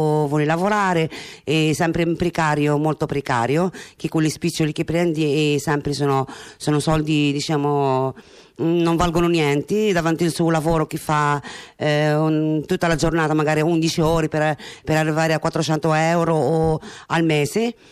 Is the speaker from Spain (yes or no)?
no; Morocco; Italian is a second language; now in Italy; Io sono del Marocco.